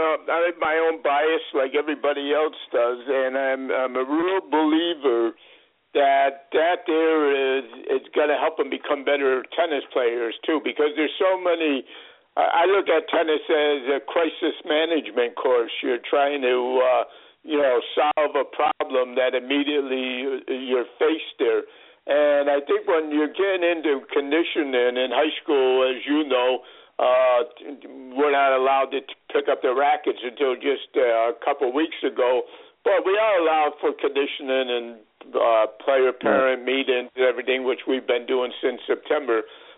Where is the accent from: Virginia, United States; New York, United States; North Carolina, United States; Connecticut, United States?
Connecticut, United States; I come from Connecticut originally